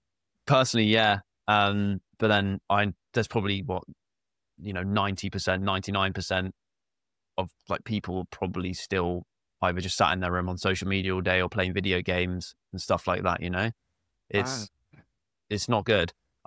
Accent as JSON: {"language": "English", "region": "South East England", "country": "United Kingdom", "said": "So I'm from Southeast. So it's about 6 hour distance between the two."}